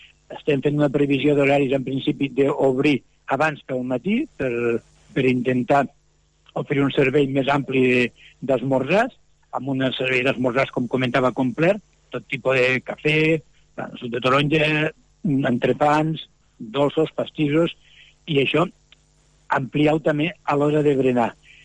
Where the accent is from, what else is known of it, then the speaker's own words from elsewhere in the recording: Lleida, Catalonia, Spain; bueno, els que som de Lleida, anem a l'eix comercial